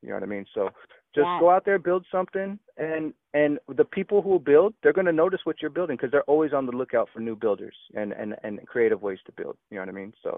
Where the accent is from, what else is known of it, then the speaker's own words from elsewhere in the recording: California, United States; Well, again, just growing up where I grew up, I'm from the Bay Area. Mom's from San Francisco.